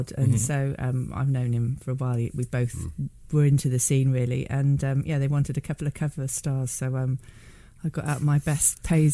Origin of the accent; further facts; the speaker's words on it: Cardiff, Wales, United Kingdom; I grew up in Cardiff.